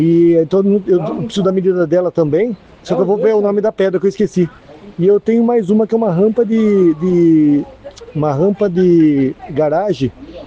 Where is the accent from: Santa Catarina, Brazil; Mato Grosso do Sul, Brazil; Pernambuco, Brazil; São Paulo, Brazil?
São Paulo, Brazil; Limeira; eu sou de Limeira